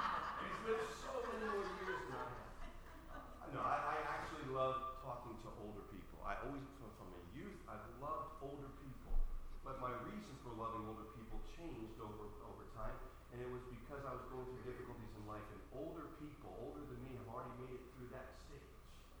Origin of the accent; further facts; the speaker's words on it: New Jersey, United States; I grew up in Greenboro. We used to go through Plainfield all the time.